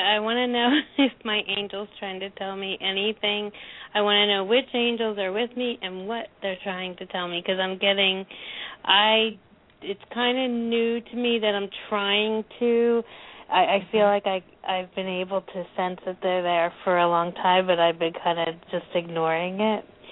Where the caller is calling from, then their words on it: New Hope, Pennsylvania, United States; I am from New Hope, Pennsylvania.